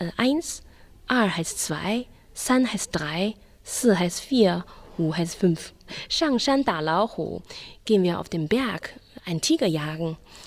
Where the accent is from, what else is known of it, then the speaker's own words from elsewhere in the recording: Xi'an, Shaanxi, China; German is a second language; now in Germany; Ich komme aus China, aus Stadt Xi'an. Das ist eine Kaiserstadt, sehr, sehr alt.